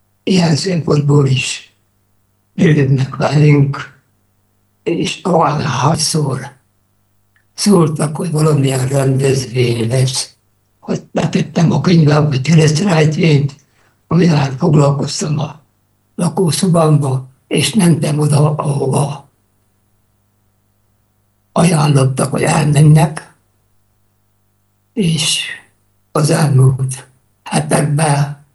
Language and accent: Hungarian; Harghita, Romania; Udvarhely megyei vagyok, valamikor megyeszékhely utat is. Olyan kicsi faluból származom, amelyik másik kilenccel együtt képez talán ma is községet.